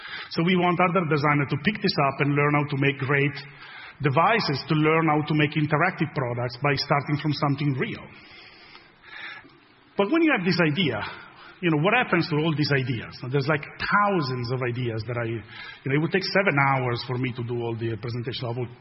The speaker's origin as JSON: {"language": "English", "country": "Italy", "second_language": "English", "said": "I come from Italy, and the design is important in Italy"}